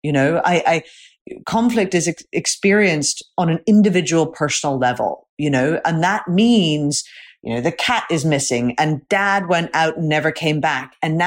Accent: Northern Ireland, United Kingdom; growing up in Northern Ireland, I was fascinated by all the gray areas

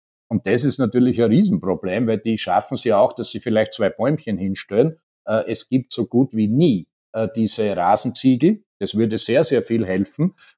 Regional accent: Styria, Austria; in der Steiermark, mein Heimatbundesland

